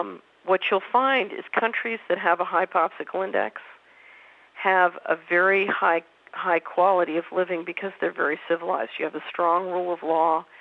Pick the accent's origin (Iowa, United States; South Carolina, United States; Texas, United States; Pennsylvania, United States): Pennsylvania, United States; Philadelphia; When I was a little girl growing up in West Philadelphia, the popsicle index was 100%